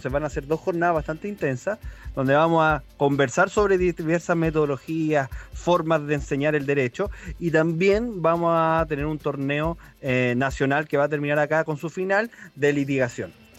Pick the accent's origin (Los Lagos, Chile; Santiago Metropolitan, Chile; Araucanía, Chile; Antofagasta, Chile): Santiago Metropolitan, Chile; Santiago; yo que soy santiaguino